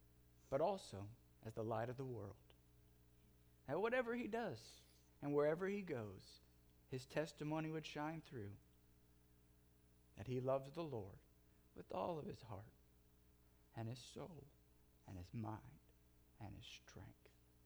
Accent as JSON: {"language": "English", "region": "California", "country": "United States", "tie": "born or raised there", "said": "Growing up in Southern California, moving to the Midwest, one thing I learned very quickly"}